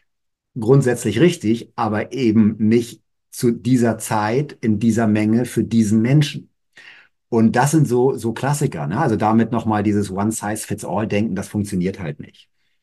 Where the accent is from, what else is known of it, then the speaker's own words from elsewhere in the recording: Cologne, North Rhine-Westphalia, Germany; born there; so sagt man in meiner Geburtsstadt Köln.